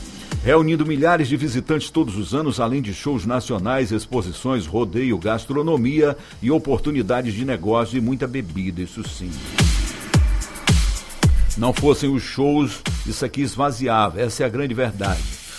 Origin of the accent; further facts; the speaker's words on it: Brazil; Onde eu nasci, por sinal, onde eu cresci, por sinal, não tem energia.